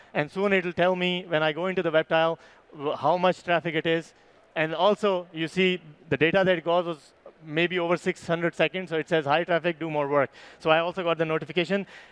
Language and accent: English; Pakistan; I personally, because I'm from Pakistan